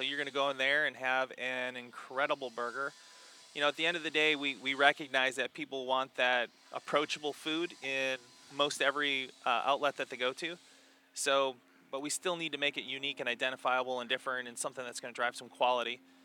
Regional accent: Michigan, United States; And we grew up in Michigan, so I'm a farm boy from Michigan through and through.

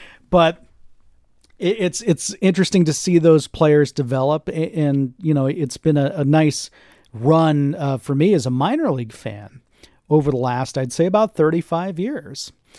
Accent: Tampa, Florida, United States; And again, growing up in the Tampa area was very influential for me

